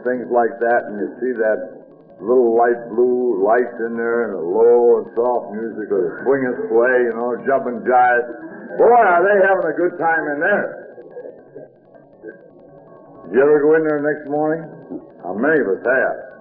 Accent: Kalamazoo, Michigan, United States; As your chairman says … Hi, everybody.

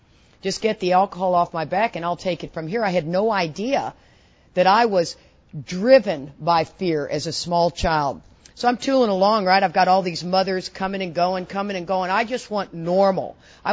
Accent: Houston, Texas, United States; And then we all get into outside issues because we're growing up in Houston and we're all drinking lots of Boone's Farm apple wine, right?

